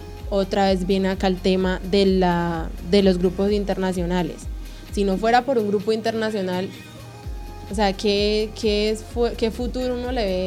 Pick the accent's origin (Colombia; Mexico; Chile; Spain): Colombia; Cali, Valle del Cauca; en Cali, yo vengo de Cali, hola.